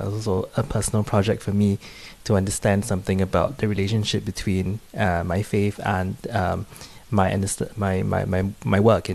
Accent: Singapore; I'm originally from Singapore. I've always grown up Catholic

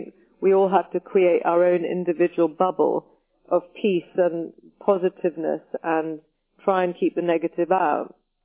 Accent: United Kingdom; I very much like being a part of Europe, but I'm very proud of being British. I'm very pro-British.

